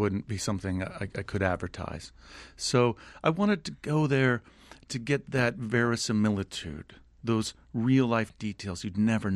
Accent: United States; And I didn't quite realize how much, as an American, I was used to seeing a message for commerce on every surface.

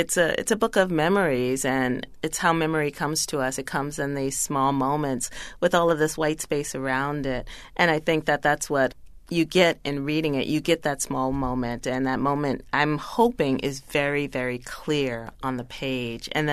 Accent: Greenville, South Carolina, United States; And the town we lived in, Nickeltown, which was a small community within Greenville, South Carolina

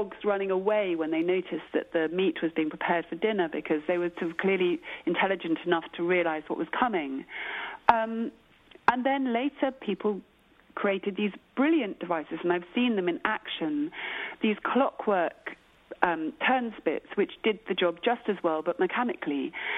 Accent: United Kingdom; I'm a British person, so I would say this

